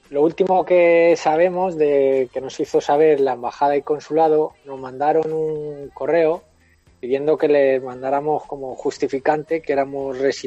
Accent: Spain; now in Bolivia

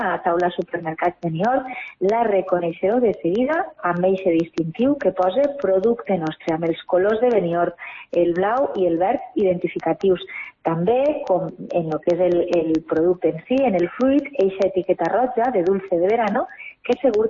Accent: Santa Magdalena de Pulpis, Valencian Community, Spain; now in Benicarló, Spain; encara que estiguem a Benicarló, el meu poble també està en Santa Magdalena

